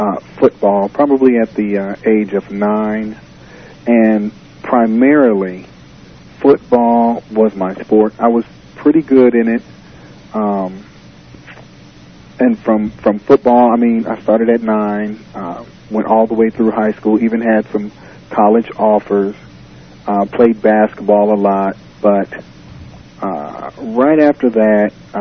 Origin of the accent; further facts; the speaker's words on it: Peoria, Illinois, United States; now in Hendersonville, United States; I am originally from Peoria, Illinois.